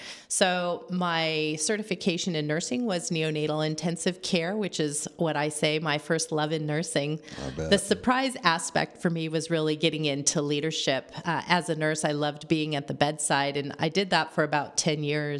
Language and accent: English; Fairfield, California, United States; I grew up here locally in Fairfield. My dad was stationed at Travis Air Force Base. We were in Napa all the time.